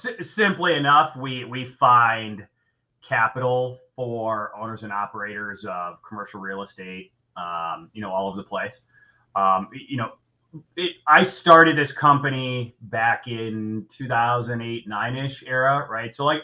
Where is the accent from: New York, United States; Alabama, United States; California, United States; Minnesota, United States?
New York, United States; Rochester; also born or lived in Buffalo / Florida; now in Chicago, United States; And I grew up in Rochester, New York, actually. And I moved around a little bit after I went to school in Buffalo, and then I did like accounting at a resort in Florida. And then I moved to Chicago to trade futures.